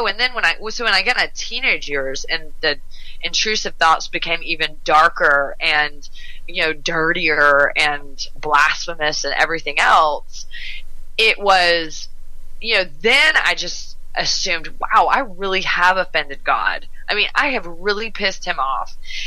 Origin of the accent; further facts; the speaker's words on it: the South, United States; Now, I mean, I'm from the South. My dad's a minister, so I was saturated in the environment